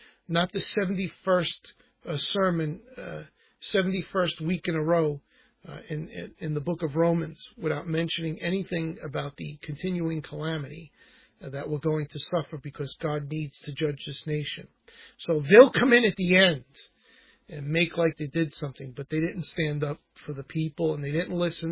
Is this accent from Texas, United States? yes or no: no; Brooklyn, New York, United States; accent: Brooklyn; So this is very comical. This is with my Brooklyn accent.